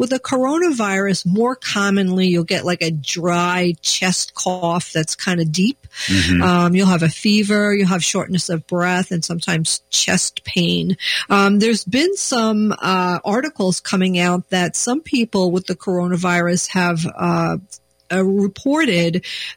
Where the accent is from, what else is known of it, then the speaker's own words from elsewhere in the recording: New York, United States; accent: New York; now in Minnesota, United States; my family from New York tells me I've lost my New York accent.